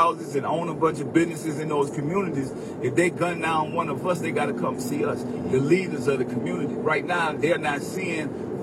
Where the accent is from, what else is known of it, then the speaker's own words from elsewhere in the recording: New Orleans, Louisiana, United States; now in Richmond, United States; I moved from New Orleans to Richmond, California, and I was able to hustle in Oakland and San Francisco.